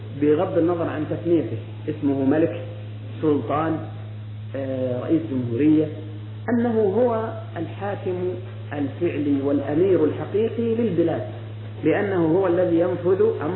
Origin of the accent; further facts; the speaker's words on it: Egypt; فأنا مصري أعيش في مصر